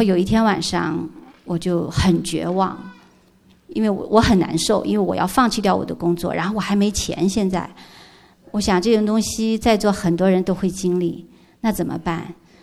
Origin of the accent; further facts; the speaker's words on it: Japan; 就是有地震的地方，因为我从日本来，可是神却把我们送来了这里。